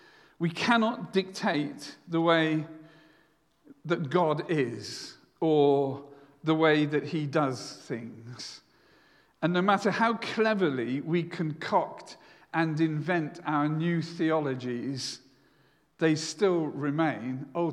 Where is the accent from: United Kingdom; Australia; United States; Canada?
United Kingdom; we don't do this. We're British.